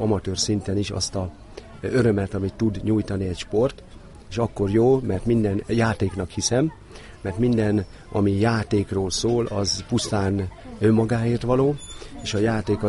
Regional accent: Lake Balaton, Hungary; mivel én ide születtem a Balatonra, ami azt jelenti, hogy nem érdem itt élnem

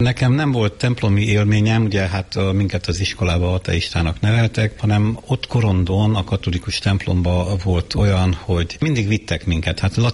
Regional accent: Cristuru Secuiesc, Harghita, Romania; Édesapám unitárius volt, és a felmenői is, és Székelykeresztúron onnan származunk, ezen az oldalon.

